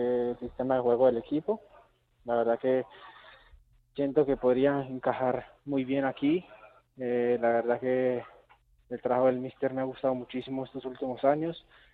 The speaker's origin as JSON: {"language": "Spanish", "country": "Colombia", "moved": "as an adult", "lives_now": "Huesca, Spain", "said": "Salí también a los 18 de Colombia aquí a Huesca"}